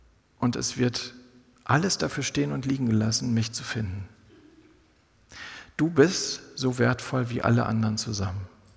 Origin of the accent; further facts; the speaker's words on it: North Rhine-Westphalia, Germany; Ja, ich bin im Ruhrgebiet groß geworden, da war das also eher eine Seltenheit.